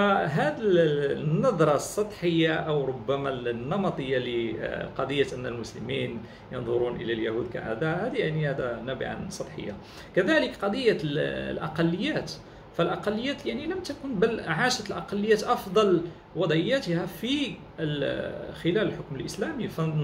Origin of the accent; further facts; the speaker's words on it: Morocco; وكذلك وجد عندنا في المغرب.